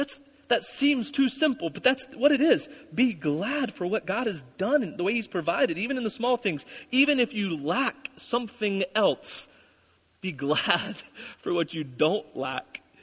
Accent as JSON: {"language": "English", "country": "United States", "said": "I'm from Union County. Maybe I should know this stuff."}